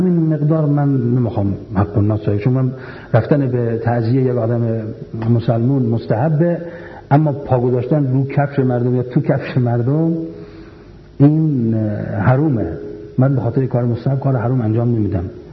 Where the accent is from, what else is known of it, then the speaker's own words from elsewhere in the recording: Iran; من از ایران آمدم